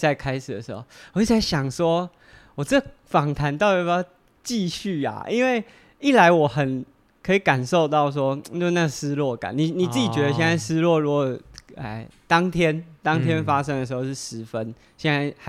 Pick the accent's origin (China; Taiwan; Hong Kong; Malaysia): Taiwan; Taipei; 但其实我是台北人。